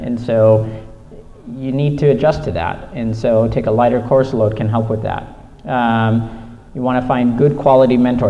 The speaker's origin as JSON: {"language": "English", "region": "Michigan", "country": "United States", "tie": "born or raised there", "said": "I grew up in Michigan. I went to school at the University of Michigan, then I went to actually in Atlanta, so I was at Emory University for medical school"}